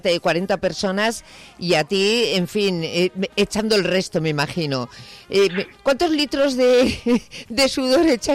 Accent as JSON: {"language": "Spanish", "country": "Spain", "said": "un poquito de vergüenza como española"}